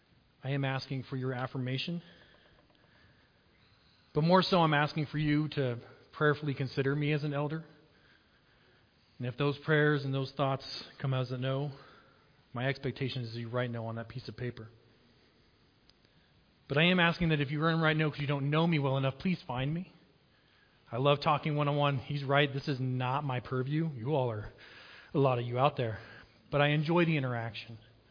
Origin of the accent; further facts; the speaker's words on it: Maybell, Colorado, United States; also born or lived in Craig; I was born here in Craig. I'm one of y'all. We moved around a lot before the age of 5, but at 5, we moved back to Maybell because my dad was given an opportunity to work at the sheriff's department, and I grew up there. I'm a true Maybellite